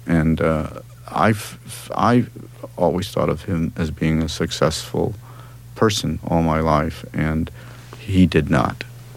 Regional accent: Los Angeles, California, United States; And I grew up in Los Angeles, studying a lot every day, and winding up at the enrolled at the Los Angeles Conservatory of Music

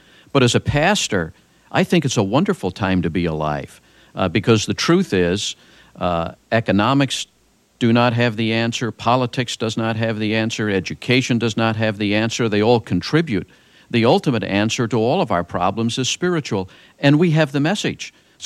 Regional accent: Northern Ireland, United Kingdom; I was born and reared in Northern Ireland

